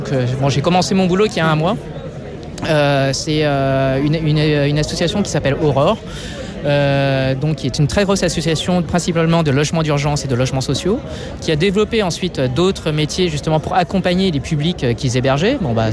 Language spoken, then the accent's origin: French; Brittany, France; J'ai grandi en Bretagne. Je suis né, j'ai grandi en France. J'ai des parents qui sont réfugiés politiques